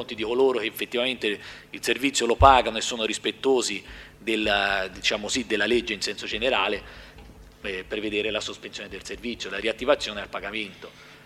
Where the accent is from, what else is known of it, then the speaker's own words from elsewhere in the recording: Tuscany, Italy; Io non penserei mai, da genitore che sono moroso, di portarmi figliolo, detta proprio da toscano, alla fermata del pullman